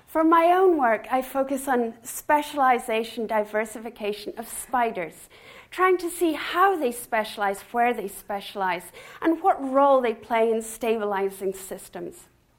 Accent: Scotland, United Kingdom; I grew up with gorse in Scotland. The moorlands of Scotland, it looked beautiful

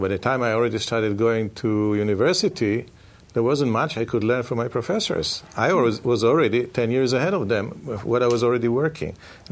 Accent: Haifa, Haifa District, Israel; English is a second language; I was born and raised in Israel, in Haifa, and then north of Tel Aviv. And grew there, went to the army.

